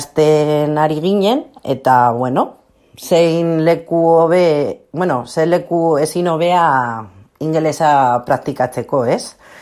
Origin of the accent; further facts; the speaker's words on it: Vitoria-Gasteiz, Basque Country, Spain; nire ni Gasteizkoa naiz